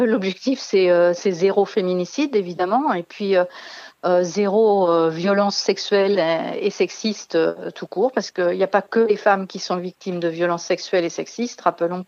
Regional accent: France; trois fois, quatre fois moins presque que chez nous en France

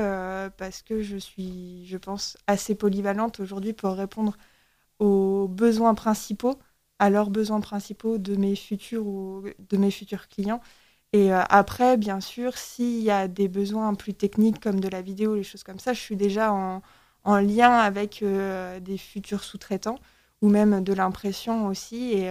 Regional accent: Château-du-Loir, Pays de la Loire, France; Moi, je suis originaire du sud de la Sarre, donc Château du Loir.

